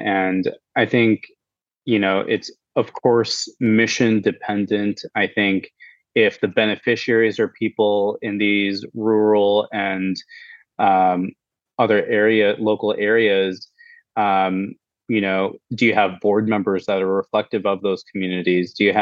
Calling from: Jakarta, Indonesia; And I'm joining today from Jakarta, Indonesia.

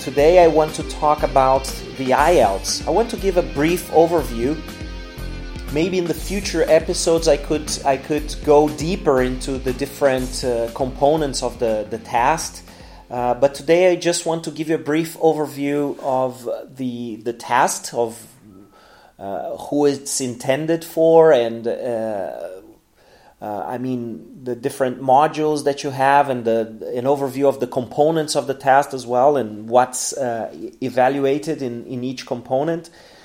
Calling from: Porto Alegre, Rio Grande do Sul, Brazil; English is a second language

